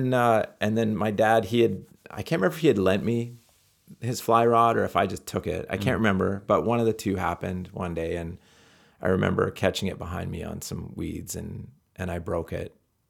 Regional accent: Rocky Mountains, United States; And I grew up in the Rockies, and we ride our bikes to the rivers and just fish all day.

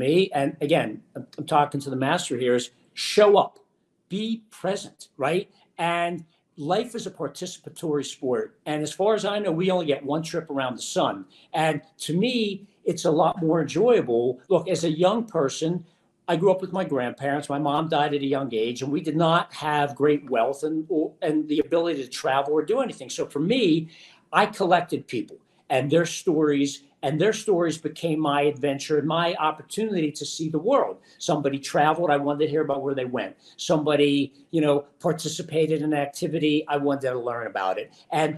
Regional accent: Pittsburgh, Pennsylvania, United States; now in Philadelphia, United States; So like I said, I grew up in Squirrel Hill with my grandparents, and how I ended up in Philadelphia on this side of the state

